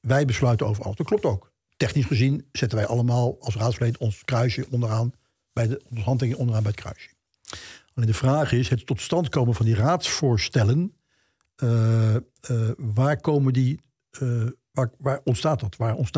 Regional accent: Belfeld, Limburg, Netherlands; also born or lived in Emmen; ik kwam uit Belfeld, dan had je een probleem. Ik heb in Emmen gewoond.

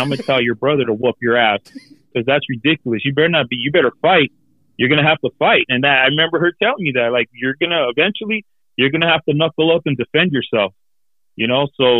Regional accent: Los Angeles, California, United States; we grew up in East LA and, we were, you know, my mom moved us around so that we wouldn't get caught up in stuff

